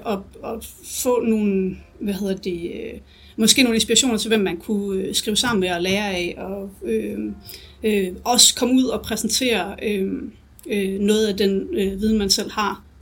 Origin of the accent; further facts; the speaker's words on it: Aarhus, Central Denmark Region, Denmark; also born or lived in Copenhagen; Jeg er, født i København, opvokset i Aarhus, og det er også her, jeg har læst på universitetet.